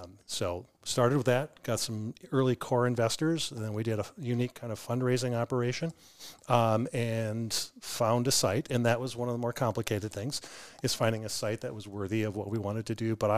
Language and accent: English; United States; it's just was different than what I grew up here in the United States